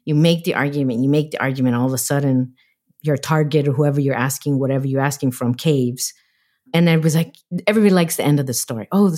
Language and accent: English; Arizona, United States; At the same time, I'm from Arizona. I left home for many years, came back, and Arizona is one of those places that the population is changing very rapidly.